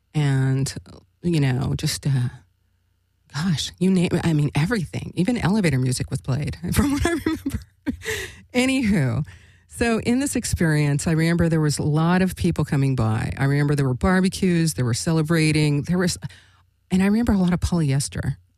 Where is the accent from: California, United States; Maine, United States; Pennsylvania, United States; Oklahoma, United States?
California, United States; Los Angeles; born there; I was born in East LA back in the, I don't know, let's just say really groovy-licious years.